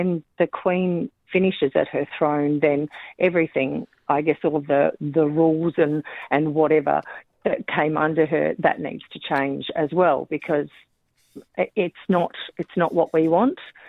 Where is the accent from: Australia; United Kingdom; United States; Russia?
Australia; I don't know enough about it, and I'm an Australian.